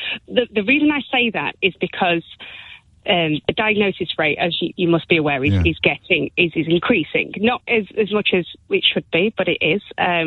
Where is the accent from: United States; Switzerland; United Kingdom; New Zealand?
United Kingdom; Chesterfield, East Midlands; From Chesterfield.